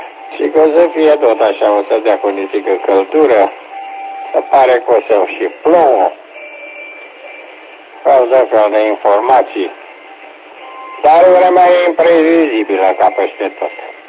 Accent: Fetești, Ialomița County, Romania; Vorba e că am născut, am crescut în Fetești, dar eu la Movila n-am fost până acum.

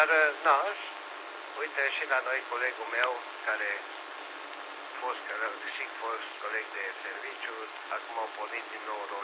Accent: Pecica, Arad County, Romania; Nu sunt din Timișoara, sunt din Pecica, altfel, județul Arad, Pecica, aproape de Nasac.

